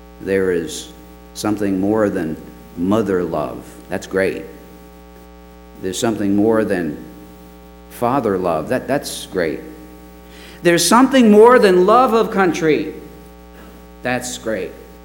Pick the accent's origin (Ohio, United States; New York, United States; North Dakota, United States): New York, United States; New York City; Now, I grew up in New York City, and there were no waterfalls in New York City.